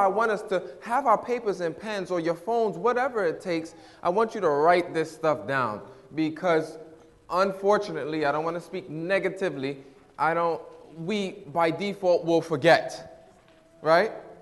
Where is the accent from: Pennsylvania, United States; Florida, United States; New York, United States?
New York, United States; Growing up in New York, your windshield wipers, it works all the time.